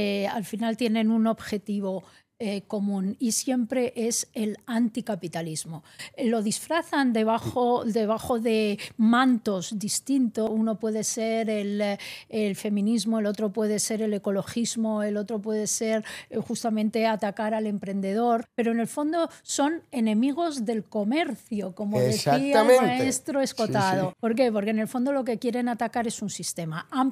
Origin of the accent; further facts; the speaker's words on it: Italy; Spanish is a second language; now in Madrid, Spain; Soy italiana, residente aquí en Madrid desde hace muchos años.